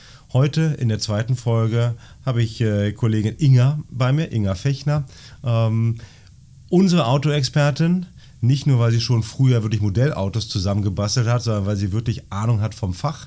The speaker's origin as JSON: {"language": "German", "region": "Berlin", "country": "Germany", "said": "da freue ich mich als Berliner drüber."}